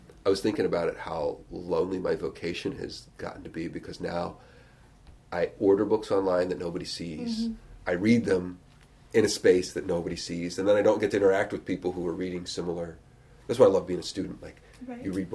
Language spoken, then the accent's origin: English; Dayton, Ohio, United States; So I grew up in Dayton, and I could not remember, and I still can't remember, which is sort of disturbing to me